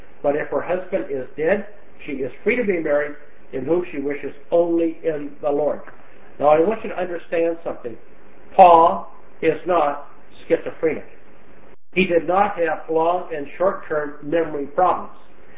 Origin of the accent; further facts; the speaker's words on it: Canada; I'm a Canadian, so in hockey